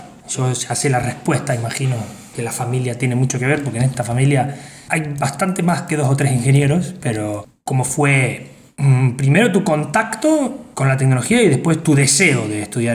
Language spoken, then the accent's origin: Spanish; Argentina; Aprovechando que estoy en Argentina y que mi primo está vacacionando en mi ciudad natal